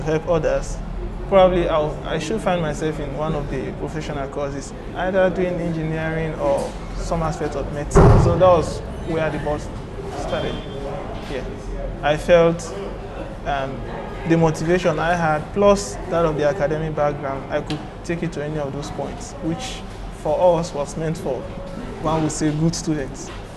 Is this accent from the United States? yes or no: no; Kenema, Eastern Province, Sierra Leone; also born or lived in Kono / Kambia; I'm actually from the east of the country. My place of origin is in Kenema, but I was born in Kono on the 19th of January, 1985.